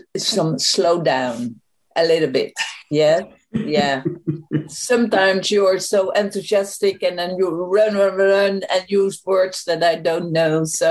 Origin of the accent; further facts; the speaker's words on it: Netherlands; English is a second language; Well, I'm from Netherlands